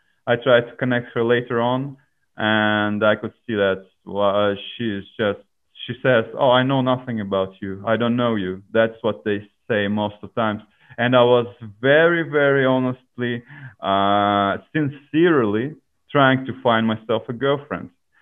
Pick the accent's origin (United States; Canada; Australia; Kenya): Australia; now in Estonia; As I was coming from Australian background in that sense, I tried doing it here, and it's a little bit uncomfortable.